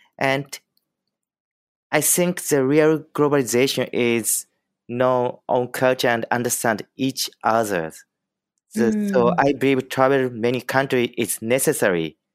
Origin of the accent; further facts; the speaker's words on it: Tokyo, Japan; I'm from Japan. I was born in Tokyo.